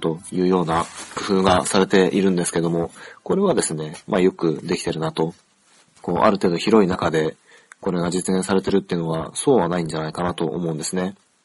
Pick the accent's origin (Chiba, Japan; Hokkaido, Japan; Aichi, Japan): Chiba, Japan; まるっきり僕も千葉県民ですけども